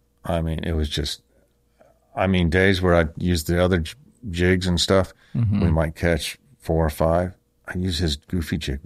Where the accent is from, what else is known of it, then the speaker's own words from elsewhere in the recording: Bahamas; I grew up on the water and I grew up in the Bahamas